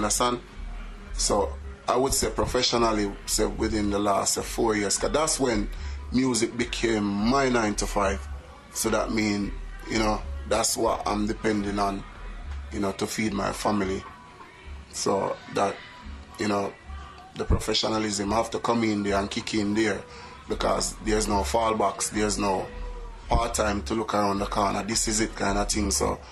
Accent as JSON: {"language": "English", "country": "Jamaica", "tie": "born or raised there", "moved": "as an adult", "lives_now": "England", "said": "I come from way back, from back in Jamaica, because even though England are my second home right now, but I was born and raised in Jamaica, schooling and everything in Jamaica"}